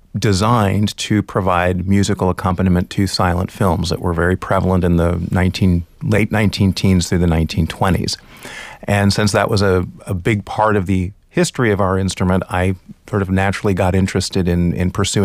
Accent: Indianapolis, Indiana, United States; it was in a pizza parlor back in Indianapolis. I grew up in Indiana, so that was sort of in my backyard.

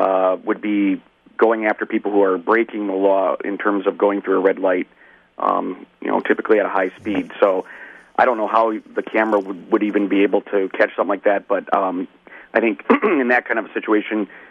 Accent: United States; And I grew up literally on South 27th Street myself.

